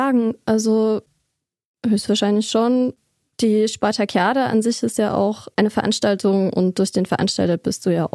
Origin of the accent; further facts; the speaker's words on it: eastern Germany, Germany; Naja, also ich bin ja eigentlich aus dem Osten.